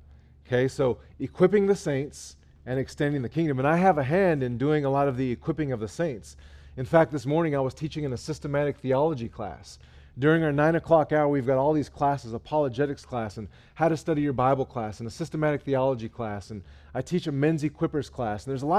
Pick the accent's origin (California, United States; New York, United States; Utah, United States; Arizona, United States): California, United States; Los Angeles; I'm from East LA, so this is quite a change for me.